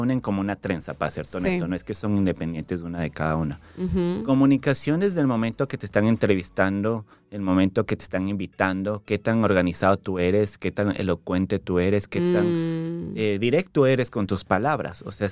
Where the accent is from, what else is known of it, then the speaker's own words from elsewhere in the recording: Quito, Pichincha, Ecuador; now in Miami, United States; Bueno, soy originalmente de Quito, Ecuador, vivo aquí en Miami ya como hace 8 años